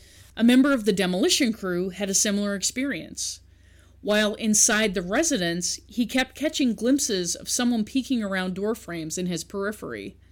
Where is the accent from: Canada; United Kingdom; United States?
Canada; Newfoundland and Labrador; I'm originally from Newfoundland, and I might look similarly to someone from England or Ireland. I also have French ancestors.